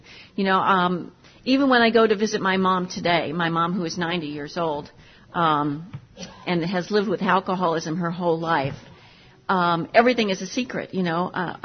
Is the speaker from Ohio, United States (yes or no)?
yes; Cleveland, Ohio, United States; And I was raised in Cleveland, Ohio, like George. George and I have survived Cleveland.